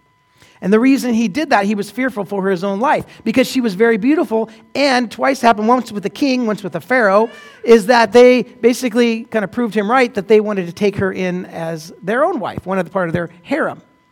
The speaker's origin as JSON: {"language": "English", "region": "Oregon", "country": "United States", "tie": "born or raised there", "said": "My wife is Canadian, and I grew up here in Oregon, and I took her away from her family. We moved here in Oregon."}